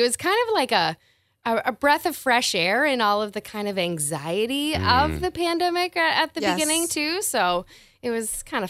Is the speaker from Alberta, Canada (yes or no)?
no; Saint John, New Brunswick, Canada; also born or lived in Fredericton; I was born and raised in New Brunswick, St. John. And then I moved to Fredericton when I went to school. I took journalism at St. Thomas, and I stayed there for quite a number of years.